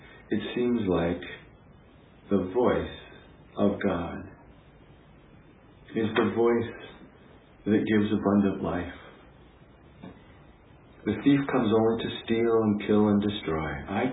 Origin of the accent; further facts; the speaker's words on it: Montana, United States; growing up in Montana, I frequently would come upon cattle herders or sheep herders with their flocks.